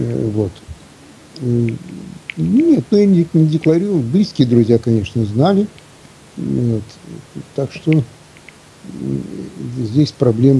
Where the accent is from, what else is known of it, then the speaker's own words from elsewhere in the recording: Russia; born there; коль скоро я родился в России, в православной стране, то, наверное, мне и надо идти в православную церковь.